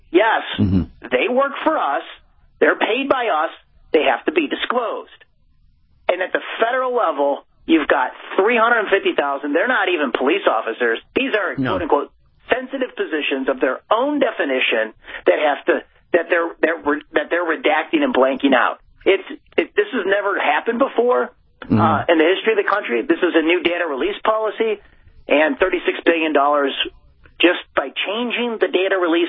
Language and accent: English; Illinois, United States; But, I'm from Illinois. It's the Super Bowl of corruption.